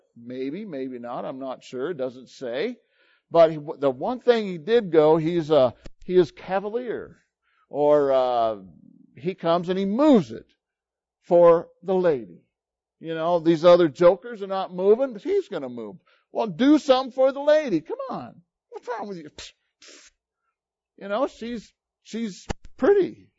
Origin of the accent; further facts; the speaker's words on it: United States; now in Philippines; So here I am. I'm this American. I'm all by myself. And, you know, like, I kind of stick out, you know, kind of.